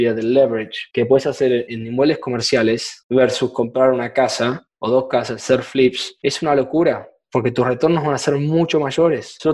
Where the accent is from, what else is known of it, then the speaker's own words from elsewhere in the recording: Argentina; now in United States; Lugares como yo vengo, como Argentina, eso existe hace un millón de años. Pero acá en Estados Unidos lo empezaron a hacer ahora